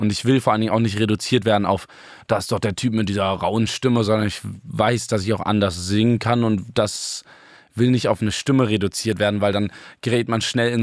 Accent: Berlin, Germany; born there; Prenzlauer Berg, ja, gebürtig.

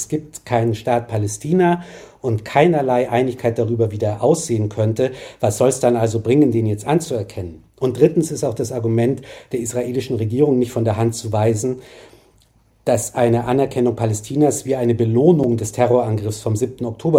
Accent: Germany; ob ich als Deutscher überhaupt in der Position bin, in diesem Konflikt kluge Ratschläge zu erteilen

